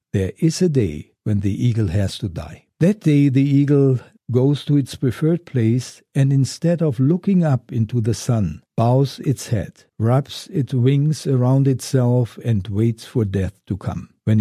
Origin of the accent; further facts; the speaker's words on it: Germany; I remember while growing up in Germany after World War II, that my mother had a picture frame